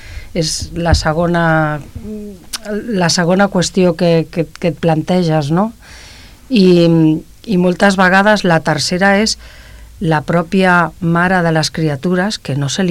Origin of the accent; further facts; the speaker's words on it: El Prat de Llobregat, Catalonia, Spain; nosaltres vam néixer aquí al Prat, totes som del Prat. Ara ja sí que vivim al Prat.